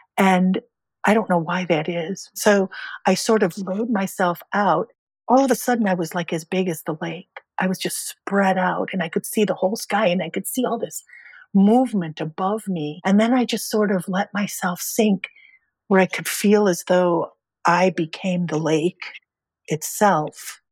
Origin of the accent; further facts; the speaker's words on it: Chicago, Illinois, United States; Now, I grew up in Chicago.